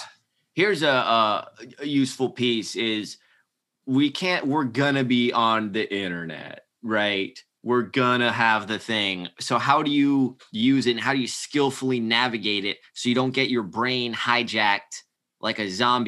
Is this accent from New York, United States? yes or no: no; Miami, Florida, United States; I'm from Miami, Florida, friends.